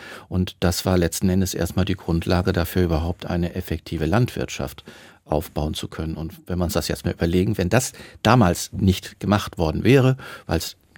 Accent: Lower Saxony, Germany; Ich bin auf dem Land aufgewachsen, im alten Land, also im Norden von Deutschland und in einem kleinen Dorf.

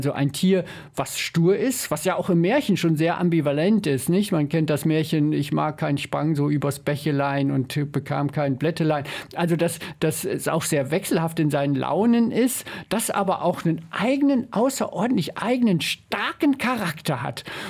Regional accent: Northern Germany, Germany; now in Cologne, Germany; als ich vor Jahren nach Köln gezogen bin. Ich komme aus Norddeutschland

